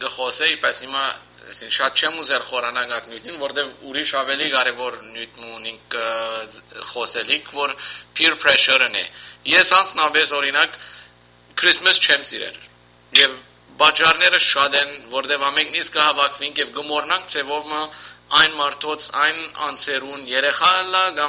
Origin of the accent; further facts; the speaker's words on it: Lebanon; Որև օրենք ժամանակ ես որ լիփանան մեծած եմ, այսին մանկությունս եւ այսպիսի բաներ չունեին կոնտեղը։